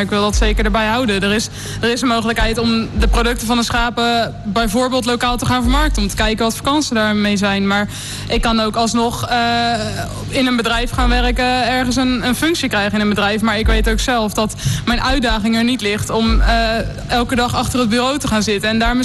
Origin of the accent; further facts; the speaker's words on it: Randstad, Netherlands; maar zelf kom ik ook uit de Randstad